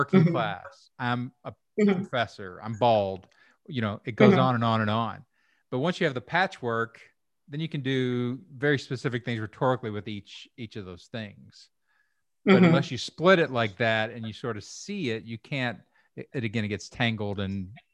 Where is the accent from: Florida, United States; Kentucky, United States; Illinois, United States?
Kentucky, United States; Louisville; You know, I came from Louisville and it's named after a French king, but it's incredibly German and it has a lot of Irish.